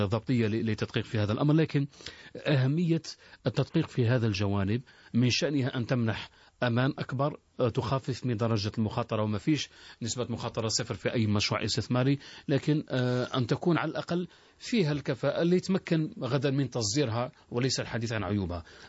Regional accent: Algeria; نحن ما ينقصنا في الجزائر وندر كجزائريين وكمسلم يتابع اللقاء ليس الاستراتيجيات

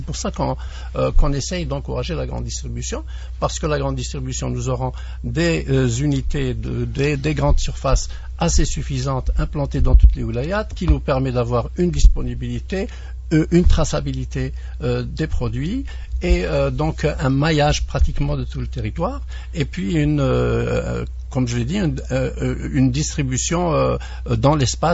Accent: Algeria; la grande distribution n'est pas très très développée encore chez nous en Algérie.

